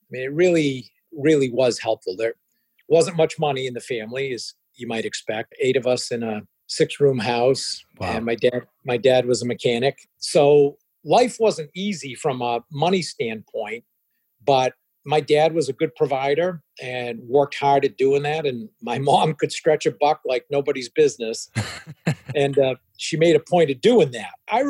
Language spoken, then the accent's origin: English; United States; first language French; English is a second language; guess, American at that point, and I spoke French before I spoke English. So until I was 3 years old, I spoke no English.